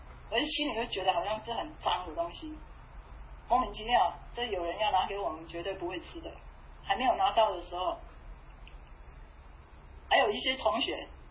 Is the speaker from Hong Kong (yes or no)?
no; Taiwan; 我记得我们小的时候在台湾。